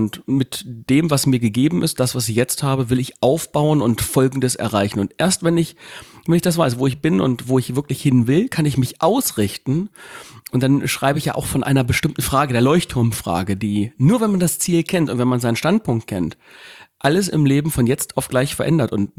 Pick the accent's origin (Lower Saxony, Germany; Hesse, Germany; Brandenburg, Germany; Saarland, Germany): Lower Saxony, Germany; Gifhorn; wir kommen ja hier aus Gifhorn, einem kleinen Örtchen Winkel in unserem kleinen Lönskrug hier.